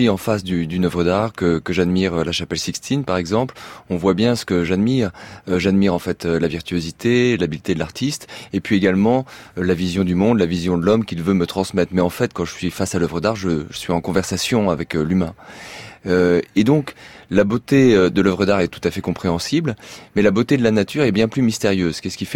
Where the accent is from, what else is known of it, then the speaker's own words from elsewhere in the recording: Poitiers, Nouvelle-Aquitaine, France; born there; je suis né à Poitiers, en fait, et la campagne dont elle parle, c'est la campagne où j'ai grandi pendant toutes mes vacances.